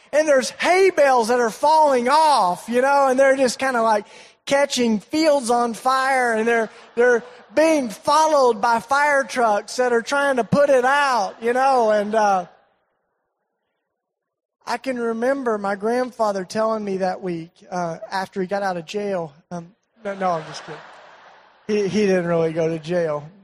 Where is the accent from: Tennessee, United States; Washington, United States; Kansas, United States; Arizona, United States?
Tennessee, United States; I'm from East Tennessee, in case you can't tell.